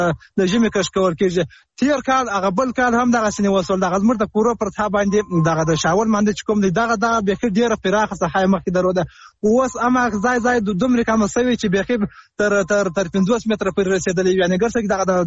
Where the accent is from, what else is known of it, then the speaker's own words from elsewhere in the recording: Helmand, Afghanistan; د هلمند اولاد